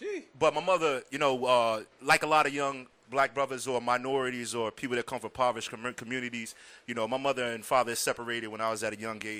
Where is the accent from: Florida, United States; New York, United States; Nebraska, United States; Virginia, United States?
Virginia, United States; Woodbridge; I don't really consider myself a D.C. native, because I was born and raised in Woodbridge, Virginia, man.